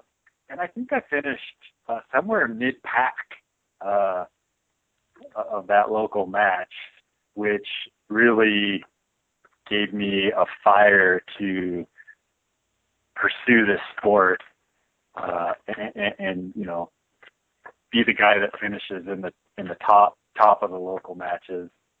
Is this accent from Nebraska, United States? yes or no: yes; Nebraska, United States; I grew up in South Central Nebraska. My family had a sand and gravel operation, so I grew around in a rural area